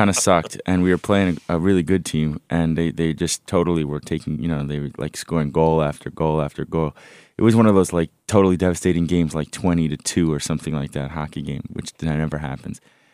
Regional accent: New York, United States; Well, I'm the New Yorker.

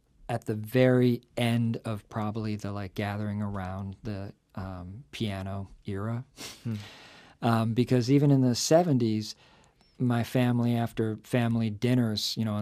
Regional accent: Brooklyn, New York, United States; I'm from Brooklyn, yeah.

